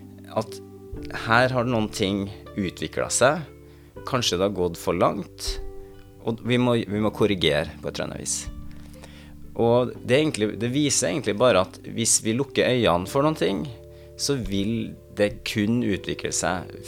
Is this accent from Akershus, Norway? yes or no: no; Oslo, Norway; og jeg kommer fra Grünerløkka.